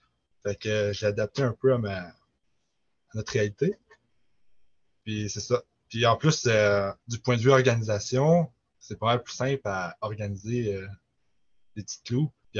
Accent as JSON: {"language": "French", "region": "Quebec", "country": "Canada", "said": "comme je viens du Témiscamingue, pour ça, ça s'appelle Témis Ultra. Puis il n'y avait pas de course en sentier dans mon bout."}